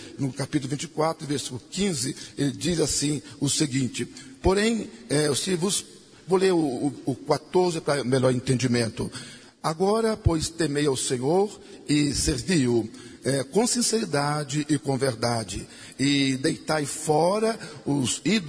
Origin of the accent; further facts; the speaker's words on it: Divinópolis, Minas Gerais, Brazil; na minha terra, em Divinópolis